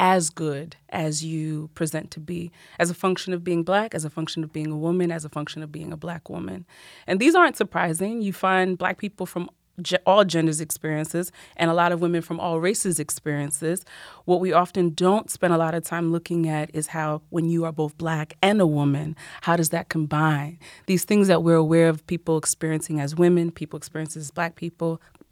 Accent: New York, United States; Yeah, I grew up in New York. I grew up primarily in Westchester County. That is the county right above New York City.

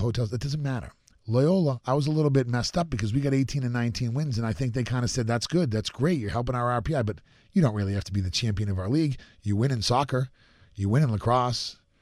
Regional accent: Boston, Massachusetts, United States; You know, because I grew up in Boston. I went to D.C. and never looked back.

